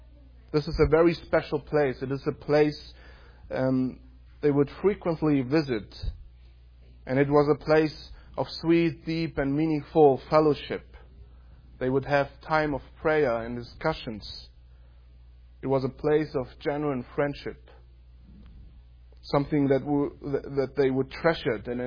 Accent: Germany; moved away as an adult; I'm from Germany originally. We came 3 years ago to attend seminary.

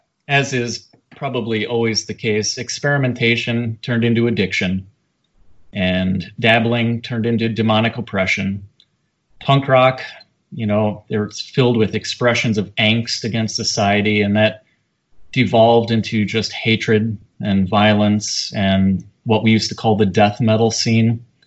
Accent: Joliet, Illinois, United States; Well, I grew up in Joliet, Illinois, and I was just part of a typical Midwestern Roman Catholic household.

